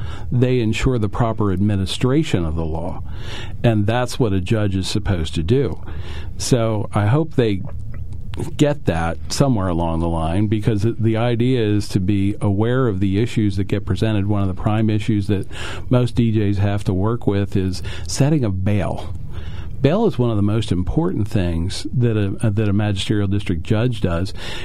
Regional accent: Sunbury, Pennsylvania, United States; born there; Mark, I was born here in Sunbury in 1963. My mom and dad are both from Northumberland and Point Township. My extended families, though, are from the area forever.

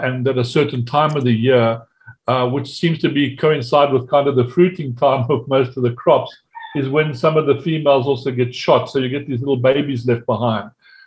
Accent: South Africa; Well, look, we still have got quite a lot of wildlife around in South Africa.

